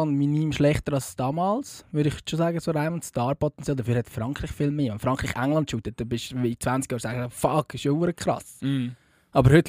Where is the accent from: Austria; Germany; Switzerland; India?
Austria; Ja, als Österreicher